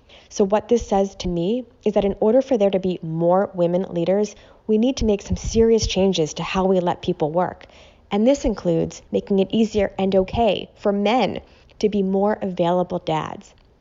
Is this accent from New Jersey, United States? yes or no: no; Needham, Massachusetts, United States; I'm from Needham, Massachusetts.